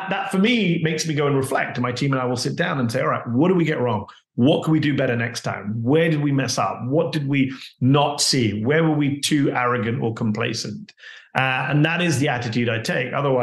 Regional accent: United Kingdom; moved away; as a Brit, as someone who moved here from the United Kingdom

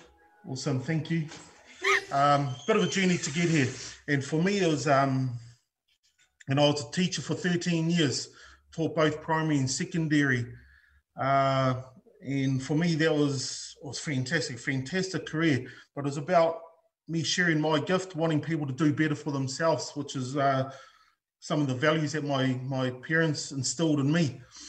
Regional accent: Rotorua, Bay of Plenty, New Zealand; I'm of Atuan heritage through my dad. I was born and bred in Rotorua, though, and my mum's Australian

